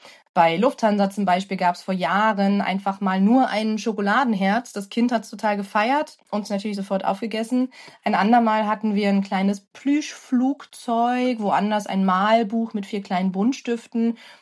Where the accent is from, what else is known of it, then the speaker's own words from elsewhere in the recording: Brandenburg, Germany; wir kommen aus dem Berliner Umland